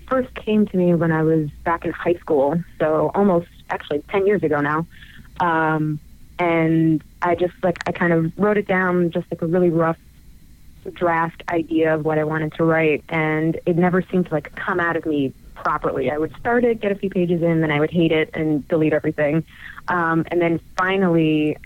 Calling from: Jersey City, New Jersey, United States; I'm calling from New Jersey, down in Jersey City, New Jersey.

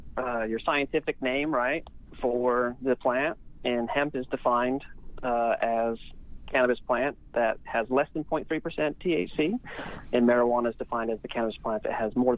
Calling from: Las Vegas, Nevada, United States; I'm calling from Vegas. So our headquarters are here in the States.

